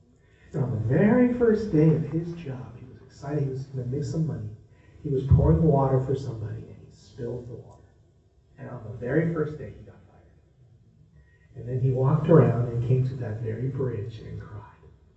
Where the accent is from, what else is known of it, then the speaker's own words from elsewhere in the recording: Los Angeles, California, United States; I was just new to the Bay Area. I grew up in Los Angeles. I was a freshman in Berkeley.